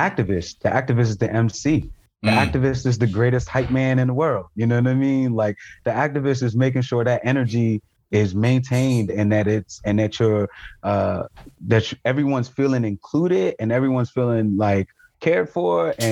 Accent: Chesapeake Bay, United States; And I grew up outside of the Chesapeake Bay. So I remember days of getting up 5:30, 6 o'clock in the morning.

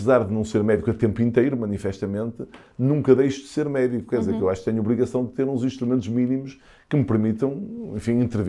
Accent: Porto, Portugal; eu vim do Norte mas, e que vivi toda a minha vida no Porto

